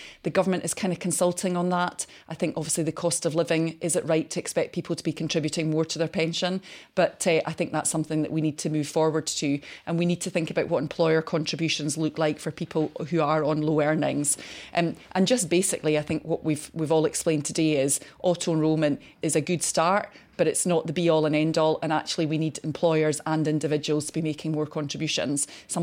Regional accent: Scotland, United Kingdom; the only reason I'm able to be doing the job that I do, particularly as a Scottish MP, is because my husband is semi-retired.

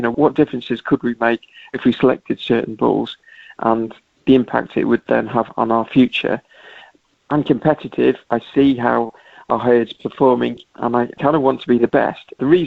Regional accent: United Kingdom; we're British

